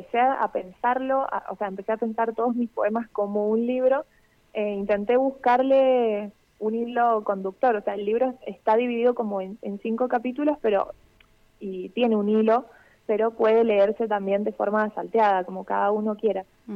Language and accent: Spanish; Mendoza, Argentina; also born or lived in Brazil; en Brasil, porque mis papás estaban viviendo allá, pero ellos son de acá, son de Argentina. Pero mi vida entera la pasé básicamente acá, así que yo me considero mendocina.